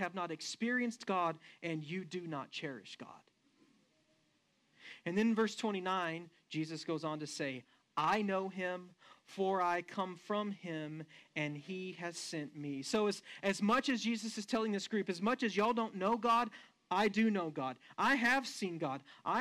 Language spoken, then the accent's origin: English; Odessa, Texas, United States; also born or lived in Midland; now in Hobbs, United States; where are you from? And I said, well, I was born in Odessa. I lived there for the first 23 years of my life. Then I moved to Midland, and I lived there for 14 years. Then I moved to Hobbs, and I lived here a little over 4 years.